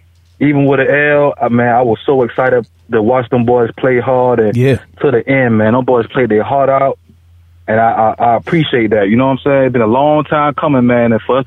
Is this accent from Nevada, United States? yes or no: no; Savannah, Georgia, United States; now in Virginia, United States; I'm actually in the military, man. I'm stationed out here in Virginia right now, but I'm from Savannah.